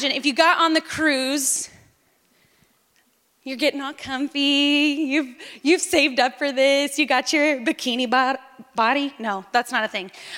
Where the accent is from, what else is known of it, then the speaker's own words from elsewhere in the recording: the South, United States; I'm from the South. We talk in football.